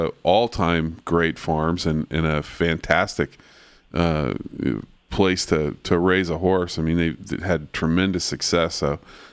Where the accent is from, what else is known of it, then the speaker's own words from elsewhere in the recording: Los Angeles, California, United States; Nick Zito talked about that last week, being a New Yorker, and I'm from LA, and you know, when you're in the city, there's really no place to be around horses.